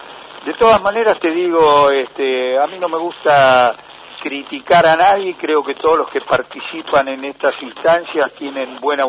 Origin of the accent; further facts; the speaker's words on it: Chascomús, Buenos Aires Province, Argentina; mi compromiso mayúsculo es con mi ciudad, con mi pueblo, con Chascomús.